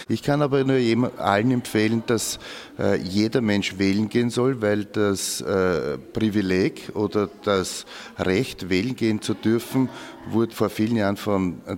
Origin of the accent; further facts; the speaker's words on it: Austria; Bei uns in Österreich gibt es eine geheime, direkte Wahl.